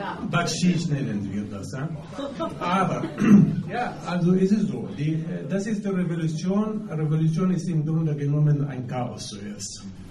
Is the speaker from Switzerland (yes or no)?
no; Egypt; Die ägyptische, ich bin selber ein Ägypter, ja.